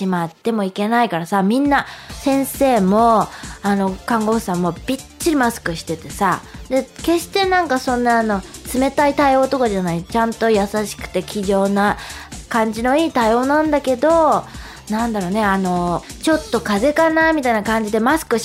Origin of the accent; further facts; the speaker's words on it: Aichi, Japan; 愛知県から来てくれてる。私の出身地じゃないの